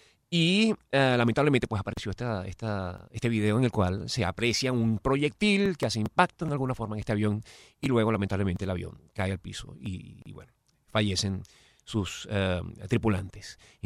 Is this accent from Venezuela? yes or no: yes; Venezuela; now in Miami, United States; Yo soy venezolano. Y soy venezolano a morir, a rabiar, hasta que muera. Venezolano.